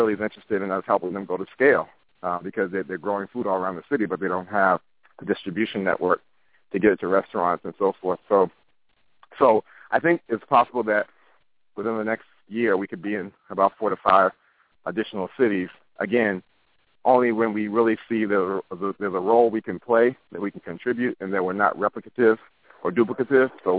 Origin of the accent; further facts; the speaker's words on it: Boston, Massachusetts, United States; So my hometown is Boston. I just spent a good amount of time there this past month